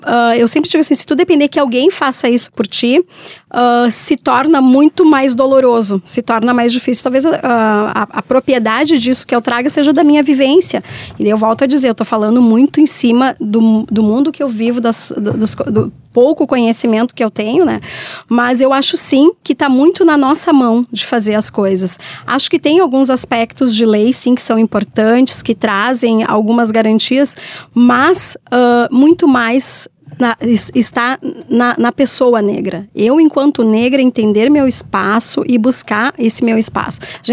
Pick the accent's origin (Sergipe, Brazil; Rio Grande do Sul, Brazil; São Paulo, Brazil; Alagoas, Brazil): Rio Grande do Sul, Brazil; São Sebastião do Caí; E me criei numa cidade também de origem alemã, me criei em São Sebastião do Caí e frequentava todos os lugares com todo mundo. E de família pobre